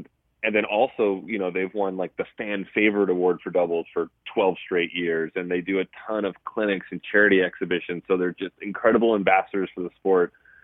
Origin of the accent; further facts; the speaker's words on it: Las Vegas, Nevada, United States; I grew up in Vegas, so it's fun to kind of be on a team that is a little bit close to my roots.